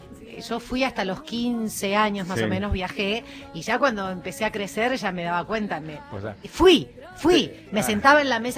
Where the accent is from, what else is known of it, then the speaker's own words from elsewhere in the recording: Buenos Aires, Argentina; born there; Yo nací en la Paternal.